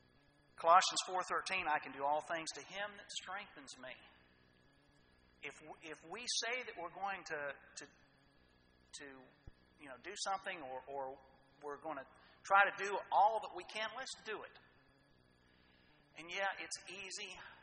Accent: Ohio, United States; there was a man when I was growing up in Ohio.

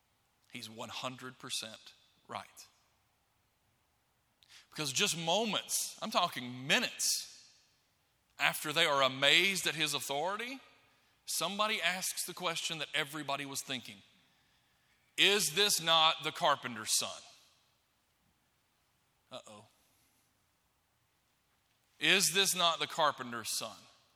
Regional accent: Florence, Alabama, United States; I grew up in Florence, Alabama. I went to Morris Hill Bible School my entire life, from preschool to graduation. My parents live in the same house they moved into in 1976. In a little bitty community outside of Florence.

